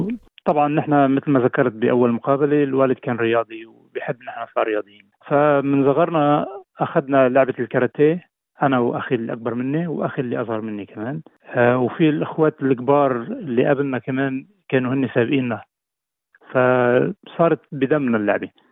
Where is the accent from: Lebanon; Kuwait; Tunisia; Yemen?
Lebanon; Maarakeh, South Governorate; بصراحة كثير حابب أوجه تحية لأهل الجنوب الذين يعني بصراحة صمدوا، وخاصة لما بحكي عن بلدتي معركة